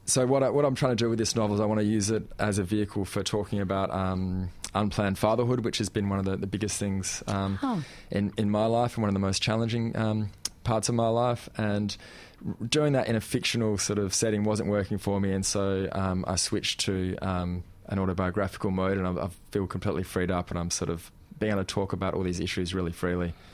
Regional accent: Adelaide, South Australia, Australia; Adelaide foothills.

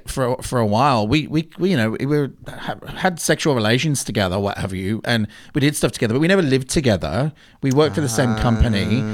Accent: Birmingham, West Midlands, United Kingdom; now in Australia; My real accent doesn't come out though. This is more of a, you know, telephone voice accent. I'm from Birmingham. But my parents moved over here.

